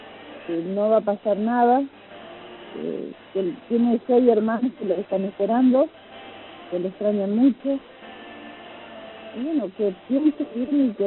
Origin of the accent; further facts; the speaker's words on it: Santa Fe, Argentina; Nosotros somos de Santa Fe